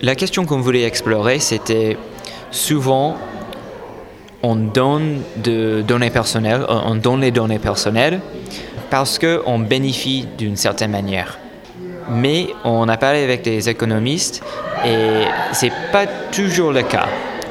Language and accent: French; United States; French is a second language; Par exemple, chez nous en Amérique, on a cette question de l'assurance qui n'est pas exactement la même question qu'en France.